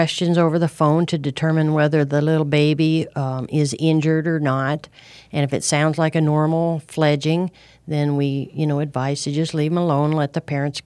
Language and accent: English; Tucson, Arizona, United States; Well, as a kid growing up in Tucson, I used to rescue all the little animals and bring them home.